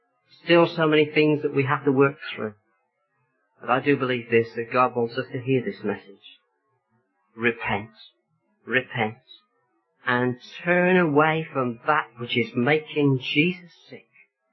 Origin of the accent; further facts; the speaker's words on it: Oxford, South East England, United Kingdom; Many of you know that I came from, my hometown is Oxford. And in the city of Oxford, where I was brought up and where I went to school, I know it like the back of my hand.